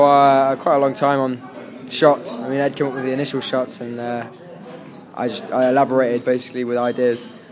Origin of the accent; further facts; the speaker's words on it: United Kingdom; we're British, we're gritty, like, it's kind of a theme that goes along with everything that comes out of this little island.